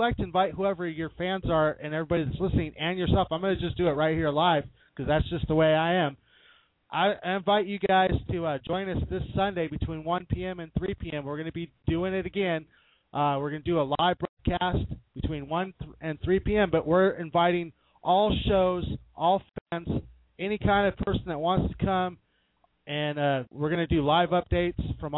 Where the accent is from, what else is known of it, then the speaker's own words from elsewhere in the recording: Jacksonville, Florida, United States; I'm in Florida right now. I'm originally from right here in Jacksonville.